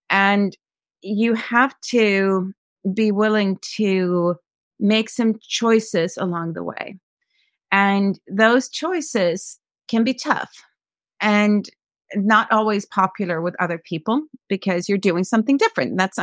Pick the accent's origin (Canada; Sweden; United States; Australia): Sweden; I grew up as an expatriate child in many ways. I come from Sweden originally. We lived in a bunch of countries.